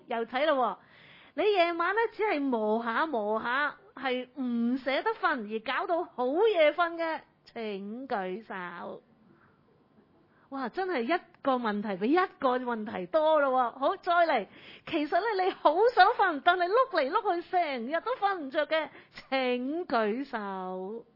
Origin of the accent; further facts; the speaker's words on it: China; 我哋中国人都有呢个概念啦